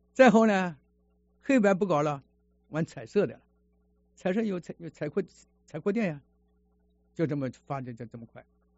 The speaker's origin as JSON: {"language": "Chinese", "country": "China", "said": "世界上有的东西，我们中国人也能造出来了。"}